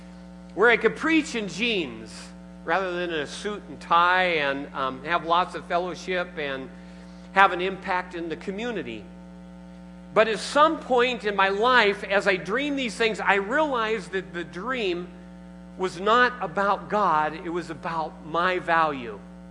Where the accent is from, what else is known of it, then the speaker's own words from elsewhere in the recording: Seattle, Washington, United States; Now, I came from Seattle, and so I went to the second established Starbucks and had my first latte years and years ago